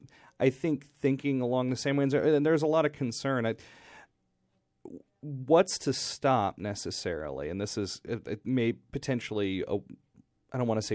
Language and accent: English; Texas, United States; I'm from Texas originally. Another big state, not as big as I've been told many, many times